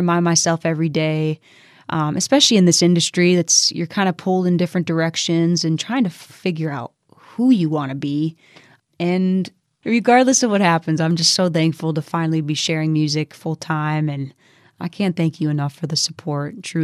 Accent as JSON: {"language": "English", "region": "Michigan", "country": "United States", "tie": "born or raised there", "said": "underestimated and have been so humbled by the support and love from Northern Michigan, and specifically my hometown."}